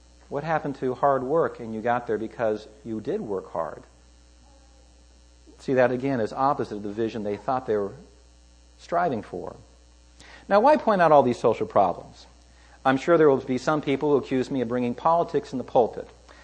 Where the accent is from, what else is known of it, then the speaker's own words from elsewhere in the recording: California, United States; I always say I'm a Californian.